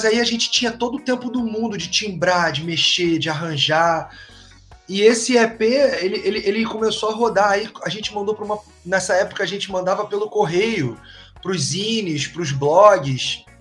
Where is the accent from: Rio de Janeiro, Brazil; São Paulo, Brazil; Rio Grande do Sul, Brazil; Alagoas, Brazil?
Rio de Janeiro, Brazil; Sou do Rio. Eu sou do Rio, sempre morei no Rio.